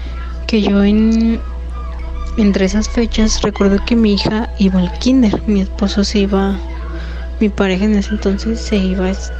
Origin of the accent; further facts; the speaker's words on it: Mexico City, Mexico; soy de la Ciudad de México, exactamente el DF.